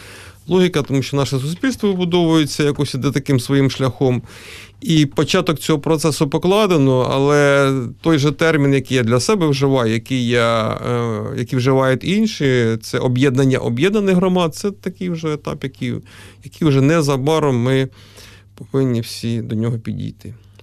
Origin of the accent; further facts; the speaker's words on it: Reshetylivka, Poltava Oblast, Ukraine; born there; Так, я народився в Решетилівці Полтавської області і зараз там проживаю